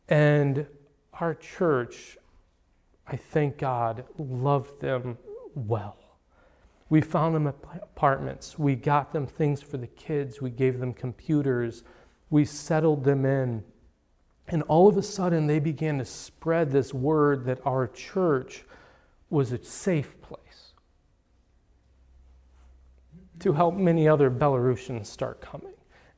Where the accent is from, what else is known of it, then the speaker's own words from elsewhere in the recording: United States; The misunderstanding that I had as an American.